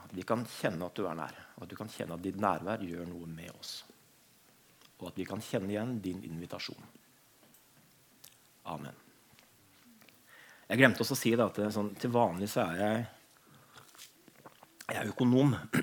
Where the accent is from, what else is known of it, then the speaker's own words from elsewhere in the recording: Kristiansand, Agder, Norway; also born or lived in Oslo; Jeg Kristiansand, jeg vokste opp på Søm. Så jeg feiret, dere hører at jeg født i Oslo, men jeg feiret treårsdagen min her i Kristiansand, og trives godt med å bo her i Kristiansand.